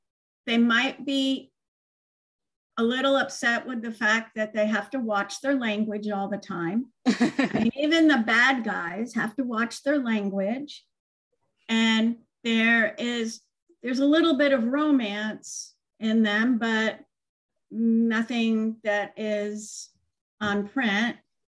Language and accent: English; New England, United States; I'm from New England and we had always had roses.